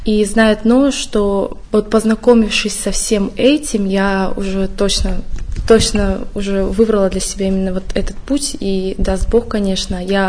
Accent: Kazakhstan; also born or lived in Ukraine; Я родилась на Украине. Вскоре моя семья переехала в Казахстан. Как раз-таки там мы вместе с семьей пришли к православной вере.

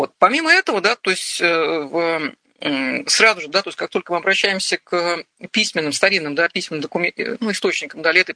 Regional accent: Tula Oblast, Russia; я родом с Куликового поля, ну, в общем-то, может быть, кстати, кто знает, вот, родом я из Тульской области, и я заканчивала Тульский государственный университет

